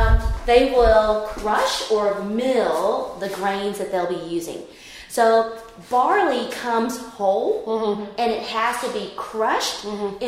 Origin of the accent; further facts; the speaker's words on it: Vietnam; English is a second language; also born or lived in Boston / New Orleans; now in Dallas, United States; I'm actually originally from Vietnam, but since moving to the States, I've lived in like Boston, New Orleans, Dallas